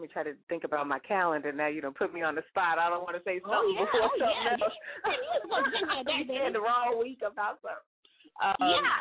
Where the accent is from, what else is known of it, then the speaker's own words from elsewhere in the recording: New York, United States; I'm from New York, so I see there's a lot of amazing things to see on the streets of New York